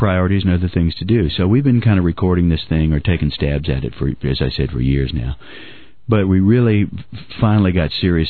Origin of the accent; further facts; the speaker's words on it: Linden, Texas, United States; No, I grew up in Linden, which is 13 miles from Atlanta. They're both in the same county.